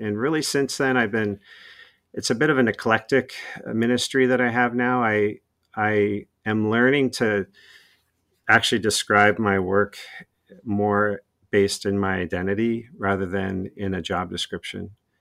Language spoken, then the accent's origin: English; California, United States; And I originally from California. I grew up in the Bay Area.